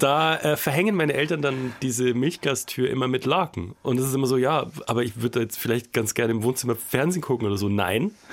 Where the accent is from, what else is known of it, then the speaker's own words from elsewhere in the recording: Schwandorf, Bavaria, Germany; in Schwandorf, wo ich aufgewachsen bin